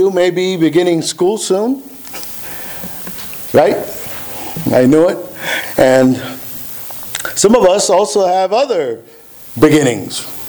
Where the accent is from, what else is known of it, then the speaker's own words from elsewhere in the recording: Puerto Rico; when I was growing up in Puerto Rico, Christmas wasn't the day. It was Epiphany.